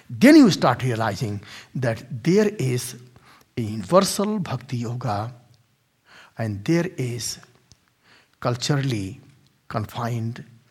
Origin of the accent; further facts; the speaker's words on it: India; English is a second language; Since I'm from India, so I know the Indian jokes and Indian expressions more than Chinese and others.